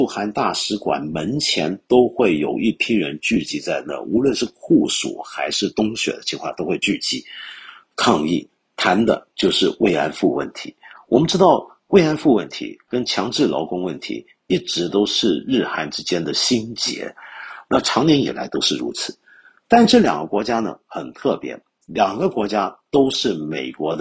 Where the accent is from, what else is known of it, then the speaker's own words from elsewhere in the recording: China; 我们中国人在讲我们中国网民自己怎么看